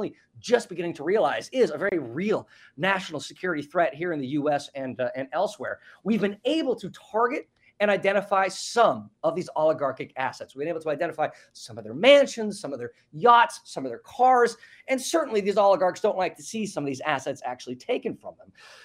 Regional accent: United States

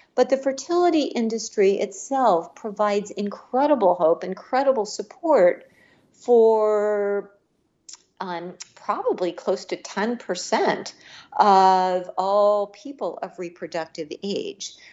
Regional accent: Missouri, United States; my home state of Missouri

